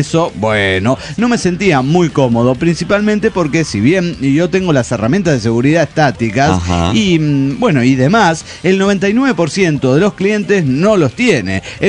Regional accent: Argentina; soy argentino, le dije, te firmo, te vas.

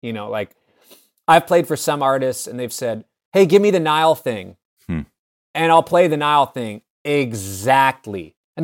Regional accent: Minneapolis, Minnesota, United States; For me, I grew up in Minneapolis. It's just in my blood.

